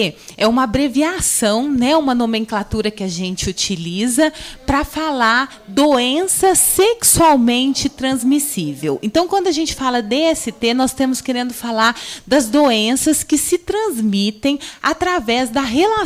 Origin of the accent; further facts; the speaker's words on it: São Paulo, Brazil; born there; now in Guaxupé, Brazil; Então, eu não nasci em Guaxupé, né? Eu nasci em São Paulo, capital, mas tem 21 anos que eu resido em Guaxupé, então me considero de Guaxupé, né?